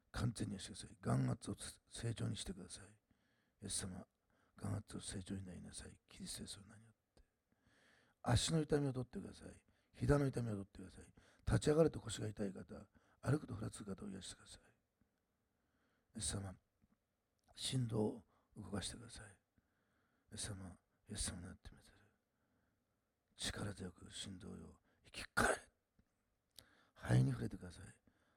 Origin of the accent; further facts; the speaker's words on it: Nagasaki, Japan; 僕は長崎育ちましたからそれよく知ってるんです